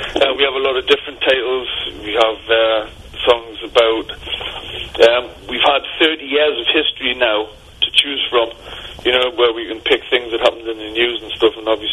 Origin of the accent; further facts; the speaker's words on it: Newcastle, North East England, United Kingdom; There was a lot of bands, you know, especially from where we come from Newcastle.